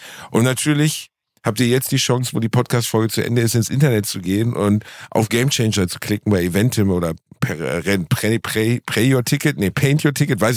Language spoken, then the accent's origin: German; Germany; Ja, aber ich bin Deutscher, mein Affekt braucht immer ein bisschen.